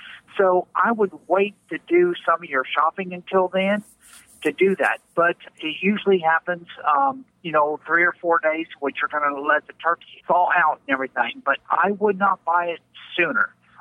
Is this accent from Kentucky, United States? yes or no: yes; Somerset, Kentucky, United States; also born or lived in Maryland; Well, I grew up in Somerset, Kentucky. I went to school with you.